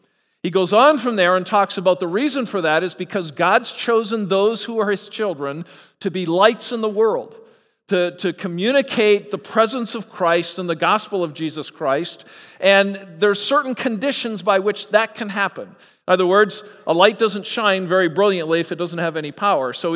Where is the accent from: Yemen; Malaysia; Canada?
Canada; now in United States; because I'm Canadian, I have sort of a default position here because they won't let me vote anyway.